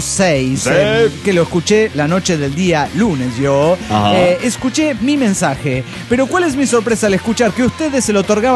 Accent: Mexico City, Mexico; born there; No, pero yo así como que nací en Chilangolandia

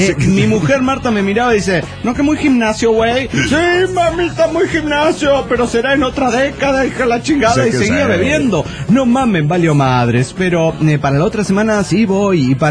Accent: Golden, Colorado, United States; Hola, ¿cómo están? … de Golden, Colorado.

